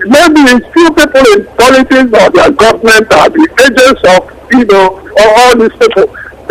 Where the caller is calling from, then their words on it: Toronto, Ontario, Canada; I'm calling from Toronto, Canada.